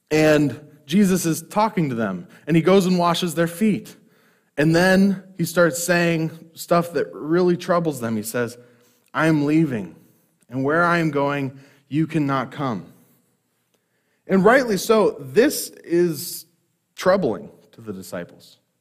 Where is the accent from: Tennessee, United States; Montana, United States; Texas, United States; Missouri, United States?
Montana, United States; Great Falls; I'm from Great Falls, Montana, grew up there, came out here to go to Crown College, met a beautiful girl, married her, and then am now here as a worship pastor at Living Rock.